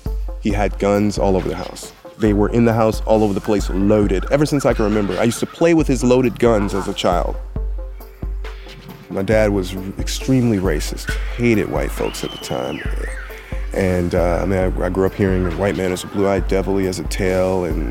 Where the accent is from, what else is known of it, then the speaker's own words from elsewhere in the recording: Detroit, Michigan, United States; I grew up in Detroit, Michigan, born in 1970.